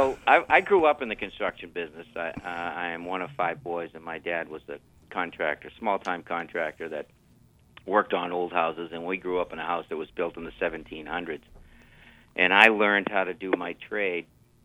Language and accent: English; Boston, Massachusetts, United States; I'm from Boston.